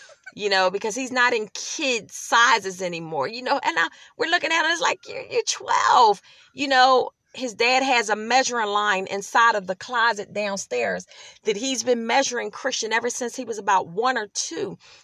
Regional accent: Philadelphia, Pennsylvania, United States; I am repping my hometown, Philadelphia, rocking my brand new Eagles jersey that I never wore

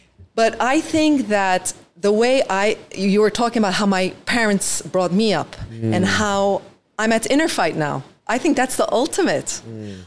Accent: Dubai, United Arab Emirates; I grew up in Dubai since I was 5. I know this emirate. And I love this emirate

